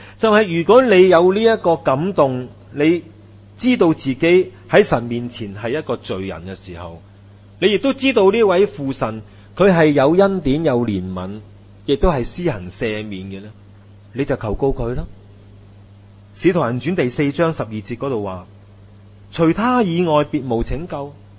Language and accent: Cantonese; China; 我哋中国人啲说话咧，就我哋即刻联想啊